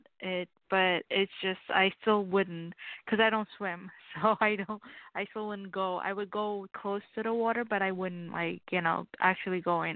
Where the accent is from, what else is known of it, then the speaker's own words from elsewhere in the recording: Florida, United States; I'm from Florida.